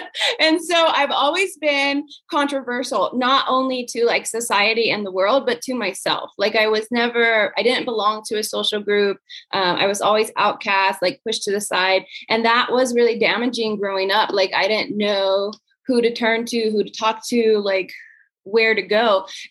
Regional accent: California, United States; moved away; also born or lived in Hawaii / Seattle; I was raised in California, and then I moved to Hawaii for about 15 years. And now I'm in New Mexico. I spent some time in Seattle, so I'm kind of like all over the place.

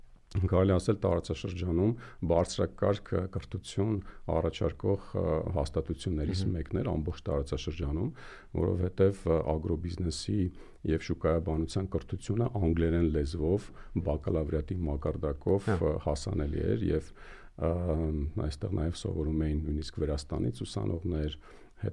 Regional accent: Maralik, Shirak, Armenia; born there; Շատ լավ, ծնվել եմ Հայաստանում, Շիրակի մարզի Մարալիկ քաղաքում

